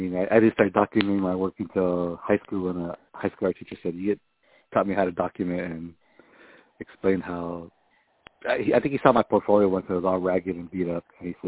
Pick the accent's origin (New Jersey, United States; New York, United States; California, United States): California, United States; Oceanside; even where I grew up in Oceanside, even though there was a lot of different ethnicities in the neighborhood